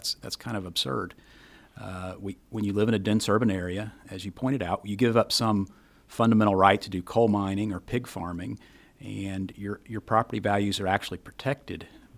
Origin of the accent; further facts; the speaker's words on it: Austin, Texas, United States; I don't know the local areas well. I'm from Austin, but I'm not surprised at all.